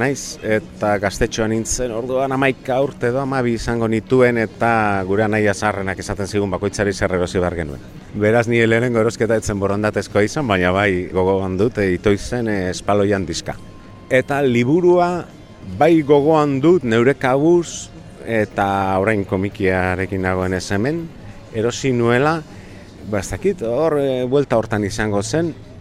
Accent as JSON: {"language": "Basque", "town": "Durango", "region": "Basque Country", "country": "Spain", "said": "Durangarra naiz"}